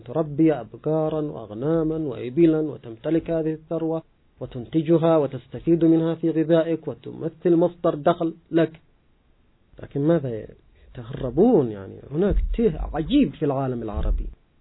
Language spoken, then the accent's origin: Arabic; Yemen; وبالذات عندنا في اليمن مع القات تأتي الأفكار الخيالية